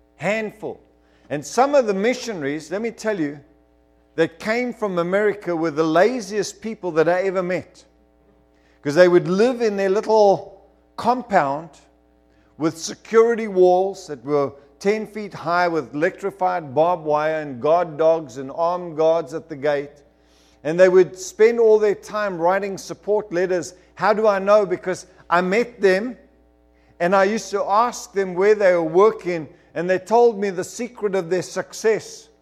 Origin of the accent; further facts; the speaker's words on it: Zimbabwe; now in South Africa; I'm an English-speaking South African. My name is Afrikaans, but I'm English. Why? Because I was born in Zimbabwe. I grew up in Zimbabwe. I'm not a South African man. I'm actually a Rhodesian. I went to school there. I only left when the war escalated.